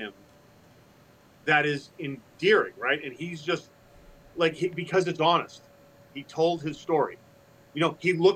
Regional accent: Massachusetts, United States; now in Louisville, United States; Like I grew up in Massachusetts, I live in Louisville

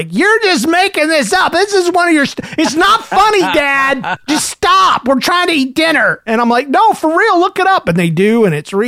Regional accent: Indiana, United States; I tell you, I'm from Indiana, and the bees are bad to the bone, but not to me.

